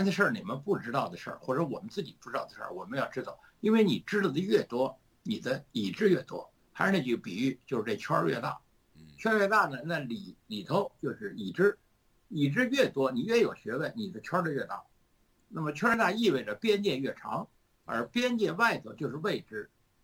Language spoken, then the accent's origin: Chinese; Beijing, China; born there; 广阔的天地对于我出生在北京的这样一个学生不知道